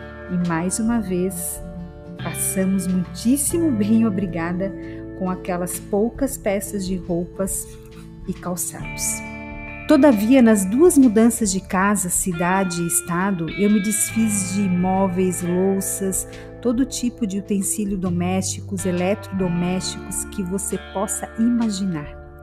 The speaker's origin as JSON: {"language": "Portuguese", "town": "Joinville", "region": "Santa Catarina", "country": "Brazil", "tie": "born or raised there", "moved": "yes", "lives_now": "João Pessoa, Brazil", "said": "eu saí da minha cidade natal em 2017, eu fiz uma grande mudança. Eu saí do sul para o nordeste. Então nós enviamos a nossa mudança pela transportadora. E meu marido e eu viajamos de Joinville para João Pessoa de carro."}